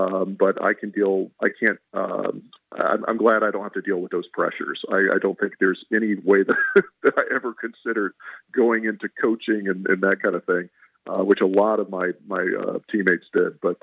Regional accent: Alabama, United States; So I was born in Alabama and ended up going to high school in Alabama, but we lived other places. We lived outside the South.

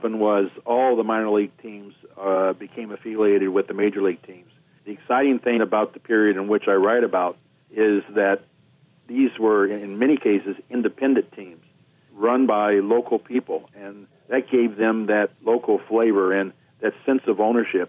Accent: Los Angeles, California, United States; So I grew up in Los Angeles, and before the Dodgers got out there, Los Angeles had two teams

